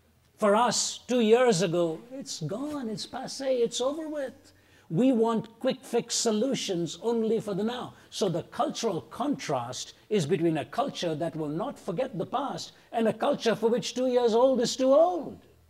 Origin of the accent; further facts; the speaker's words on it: Delhi, India; when I grew up in Delhi